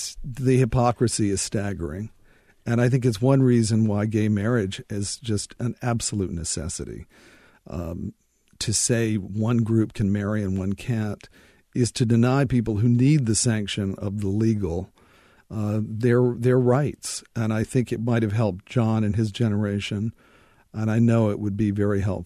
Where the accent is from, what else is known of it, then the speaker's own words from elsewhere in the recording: Rocky Mount, North Carolina, United States; I think I was the luckiest guy in the world in terms of winding up in a North Carolina town of 24,000 at the end of the great